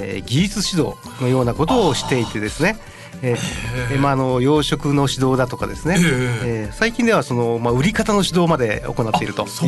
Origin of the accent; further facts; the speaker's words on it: Nagoya, Aichi, Japan; 私は名古屋市内です。